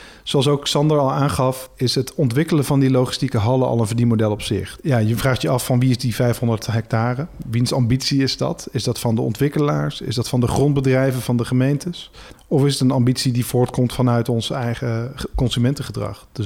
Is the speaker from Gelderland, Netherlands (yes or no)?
no; Tilburg, North Brabant, Netherlands; born there; Vlakbij mijn geboortegrond hier in Tilburg, in de spoorzone.